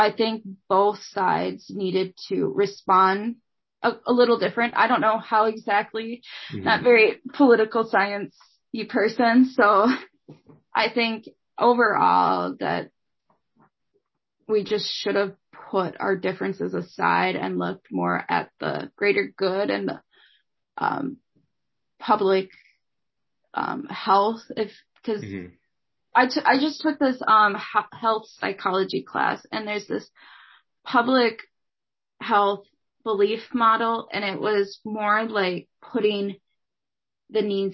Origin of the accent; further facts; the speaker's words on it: Minnesota, United States; I thought back home, because I live in, my hometown is in Minnesota.